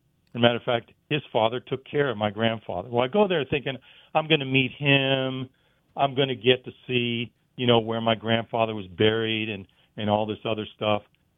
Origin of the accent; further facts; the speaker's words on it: Pennsylvania, United States; the gratitude for growing up in the Beaver Valley.